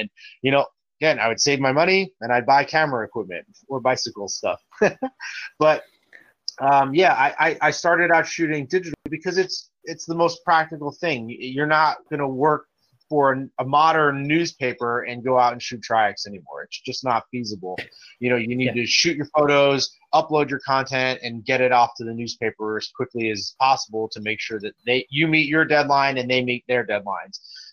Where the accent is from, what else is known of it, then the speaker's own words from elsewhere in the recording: New Jersey, United States; I grew up in New Jersey, outside of New York City. So that was sort of my upbringing.